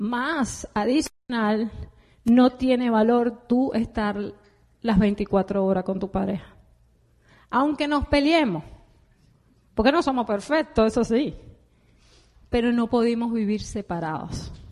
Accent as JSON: {"language": "Spanish", "country": "Venezuela", "moved": "as an adult", "said": "Nos vinimos de Venezuela aquí, en aquella época, en el 2003, se perdió el enfoque. Ya había un desenfoque en Venezuela y llegamos aquí y perdimos más."}